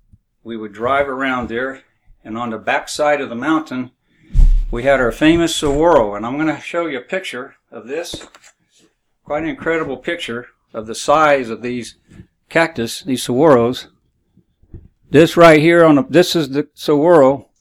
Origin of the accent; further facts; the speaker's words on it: Florida, United States; When growing up in Central Florida, it's another place here in Florida in the 1950s and 60s, I saw several natural flowing water springs.